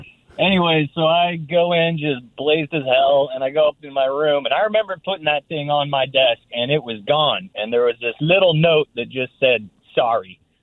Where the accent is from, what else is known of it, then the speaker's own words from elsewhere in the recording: Orcas Island, Washington, United States; I'm from Orcas Island. And back in 09, I was about 14.